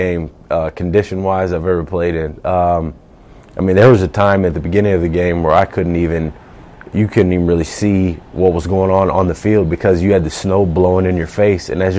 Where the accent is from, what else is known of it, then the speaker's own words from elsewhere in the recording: Florida, United States; now in Philadelphia, United States; That's the only thing I can say, because I'm born and raised in Florida, and, you know, when it's snowing outside and stuff like, yeah, I don't think I can ever get used to the snow and all that.